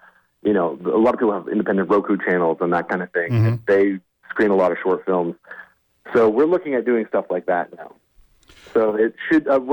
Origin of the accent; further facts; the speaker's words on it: Maine, United States; I think that the small town Maine that I grew up in, there's a very strange atmosphere